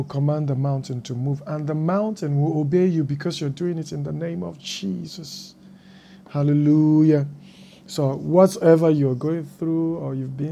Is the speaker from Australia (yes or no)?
no; Nigeria; now in New York, United States; I am from Nigeria, West Africa. Well, presently living in New York, America.